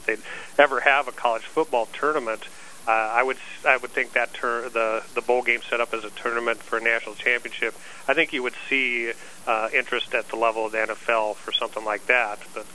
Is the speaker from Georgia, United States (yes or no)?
no; Nebraska, United States; You remember, I'm from Nebraska. I don't know how to dial international numbers.